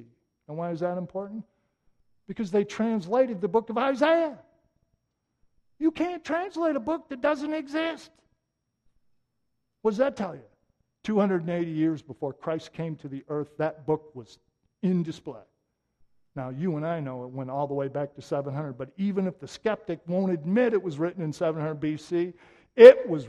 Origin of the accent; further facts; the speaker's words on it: Flint, Michigan, United States; I come from Flint, Michigan. I'm part of the generation where the auto industry literally died before my eyes, and there began the exodus.